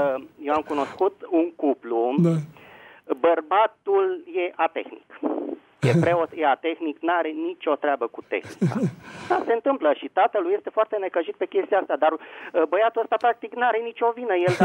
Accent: Bucharest, Romania; din București.

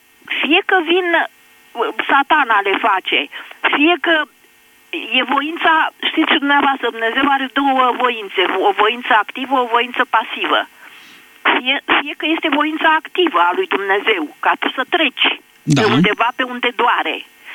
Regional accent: Piatra Neamț, Neamț County, Romania; sunt din Piatra Neamț.

